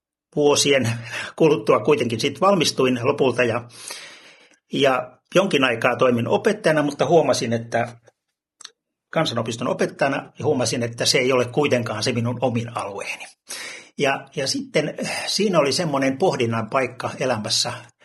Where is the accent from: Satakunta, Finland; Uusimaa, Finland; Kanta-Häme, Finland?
Uusimaa, Finland; Vantaa; Olen lähtöisin ihan täältä pääkaupunkiseudulta. Vanhempien juuret kyllä ovat Itä-Suomessa, mutta vähän ennen syntymääni he tänne kotiutuivat ja niinpä olen asunut melkein koko ikäni Vantaalla. Sillähän se oli Helsingin maalaiskunta, kun olin ihan pieni. Synnyin kyllä Helsingin puolella.